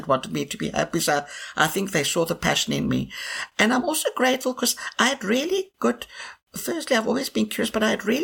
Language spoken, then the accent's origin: English; South Africa; born there; I'm very grateful for the fact that I was born in South Africa during that period.